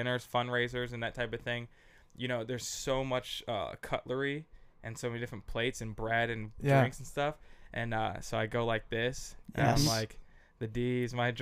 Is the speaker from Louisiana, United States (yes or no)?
no; Minneapolis, Minnesota, United States; I grew up on Russell Avenue North in Minneapolis